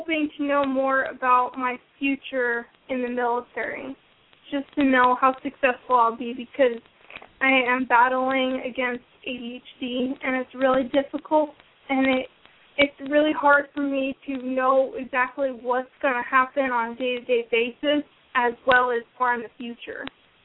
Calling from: Massachusetts, United States; I'm from Massachusetts currently.

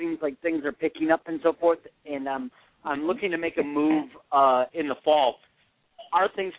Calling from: Michigan, United States; I'm calling from Michigan.

